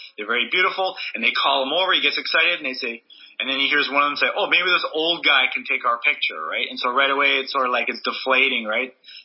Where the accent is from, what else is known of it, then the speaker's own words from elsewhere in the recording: Winnipeg, Manitoba, Canada; when I was just out of high school, I grew up in Winnipeg.